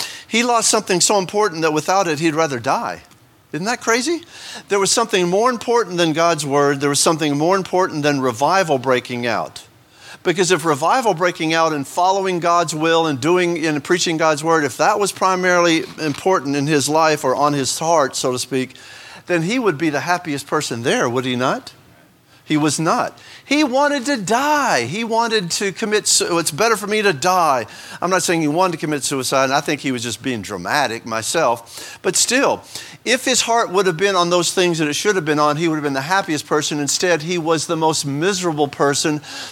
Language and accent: English; Texas, United States; Well, we're from East Texas. We believe in family.